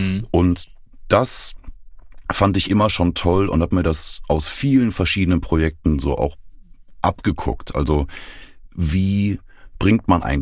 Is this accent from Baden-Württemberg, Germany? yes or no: no; Dortmund, North Rhine-Westphalia, Germany; ich bin hier in Dortmund auch groß geworden, bei uns in der Baptistengemeinde, Christuskirche hier.